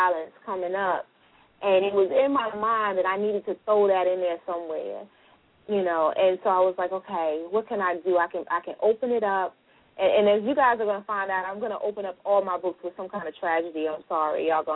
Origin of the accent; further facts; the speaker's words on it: Alabama, United States; Ooh, I don't do ice. I'm from Alabama. You ain't know?